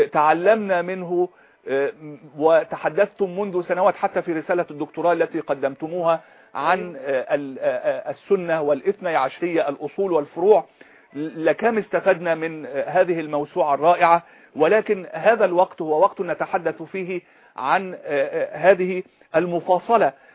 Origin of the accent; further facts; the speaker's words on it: Egypt; أنا أتحدث الآن كمصري كمسلم سني مصري